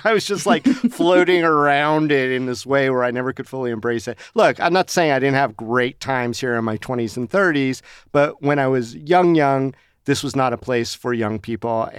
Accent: Las Vegas, Nevada, United States; I grew up here, and when I grew up here in Las Vegas, it sucked to be younger in Vegas.

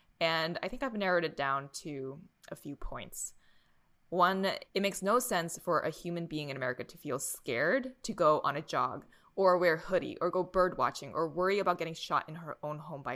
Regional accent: Boston, Massachusetts, United States; Two, growing up in Boston, there were different neighborhoods that were known for gun and gang violence.

